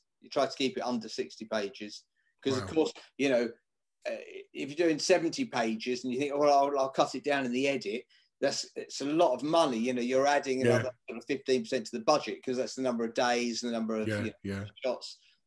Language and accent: English; Billericay, East of England, United Kingdom; also born or lived in Ilford; now in Muswell Hill, United Kingdom; But I was born in Ilford. Yeah, moved out to Billericay.